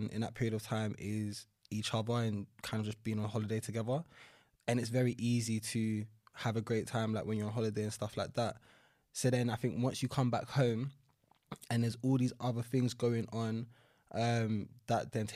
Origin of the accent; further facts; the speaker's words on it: London, United Kingdom; Northeast London, so like the Chingford, Walthamstow area.